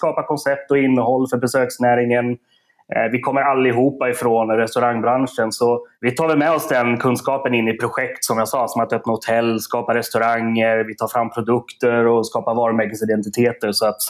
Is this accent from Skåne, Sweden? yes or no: no; Uddevalla, Västra Götaland County, Sweden; now in Stockholm, Sweden; Nej, men jag kommer från Sveriges Miami, Uddevalla. Växte upp egentligen med krogfamilj